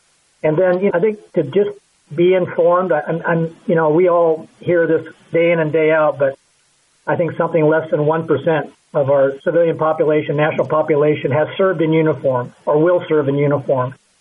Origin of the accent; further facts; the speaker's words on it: Oregon, United States; I grew up in Oregon, and Oregon had the longest living Medal of Honor recipient, Robert Maxwell.